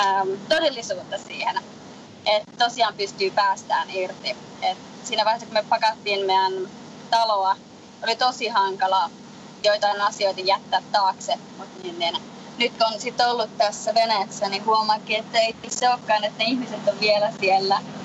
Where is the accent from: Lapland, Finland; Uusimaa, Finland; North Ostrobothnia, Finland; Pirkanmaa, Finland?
Lapland, Finland; No siis mä olen lappilainen lähtöjä